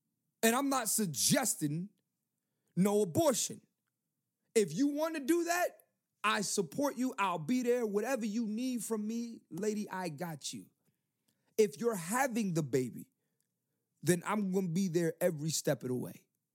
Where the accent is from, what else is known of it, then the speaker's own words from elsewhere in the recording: Philadelphia, Pennsylvania, United States; I was born June 20th, 1987. I'm from Philly.